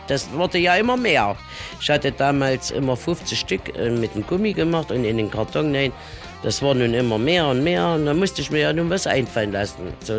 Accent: Neustadt, Germany; bin aus Neustadt

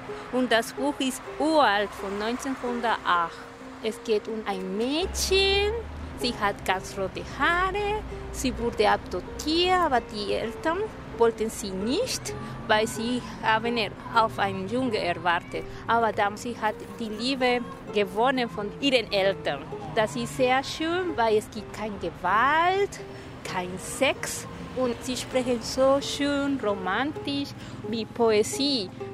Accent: Colombia; German is a second language; now in Munich, Germany; ich wohne in München seit 13 Jahren. Ich bin aus Kolumbien.

